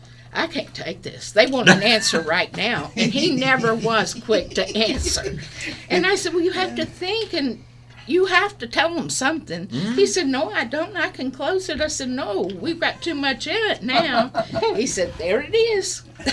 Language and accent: English; the South, United States; I grew up in the South, and we were just poor. We didn't have nothing.